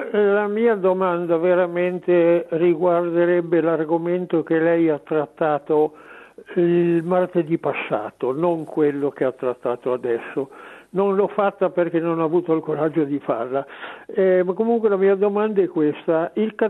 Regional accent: Lombardy, Italy; sono della Lombardia

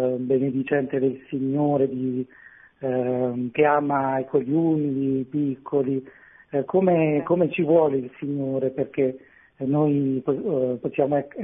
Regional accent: Taranto, Apulia, Italy; born there; now in Sondrio, Italy; io sono nato a Taranto, però sono al momento sto a Sondrio, lavoro a Sondrio.

